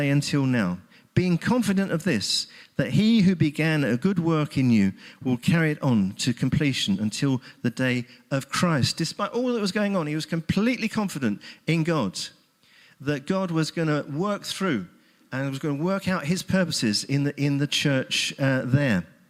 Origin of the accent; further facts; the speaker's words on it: Hackney, London, United Kingdom; I come from Hackney. And in fact, the house where I was born apparently backed on to the square that is used as the basis for EastEnders